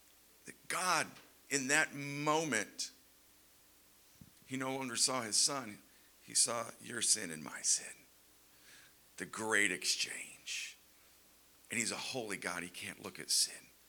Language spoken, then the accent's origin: English; United States; And you're like, screw that, I'm an American.